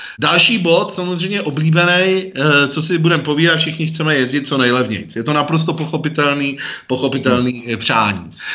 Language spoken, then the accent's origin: Czech; Prague, Czechia; Já se zase na taxislužbu koukám jako Pražák trošku jinak